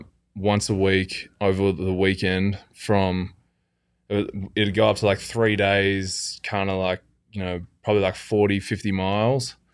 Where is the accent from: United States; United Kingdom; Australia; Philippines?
Australia; I'm Australian.